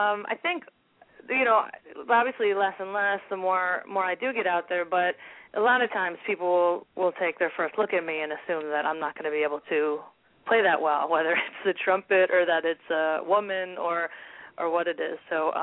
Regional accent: Buffalo, New York, United States; And I grew up in Buffalo, and when I grew up there, I played a lot of salsa and a lot of Latin music, too.

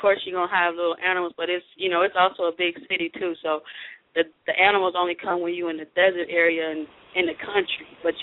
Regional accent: Illinois, United States; now in Arizona, United States; I'm from Illinois. I love sports. Right now I currently play football, professional women's football in Arizona.

